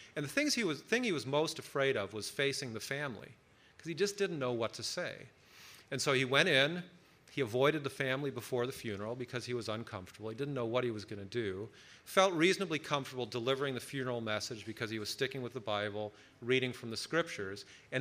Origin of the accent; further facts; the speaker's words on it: Minneapolis, Minnesota, United States; We grew up together back in Minneapolis, St. Paul.